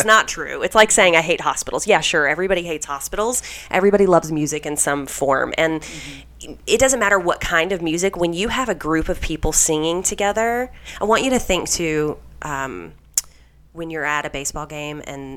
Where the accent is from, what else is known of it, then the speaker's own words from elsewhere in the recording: Memphis, Tennessee, United States; moved away as an adult; also born or lived in Mississippi; now in New York City, United States; I'm originally from Mississippi, grew up in Memphis, got out of there as quick as I could, went to college in Knoxville, moved to New York after to pursue theater, but not really.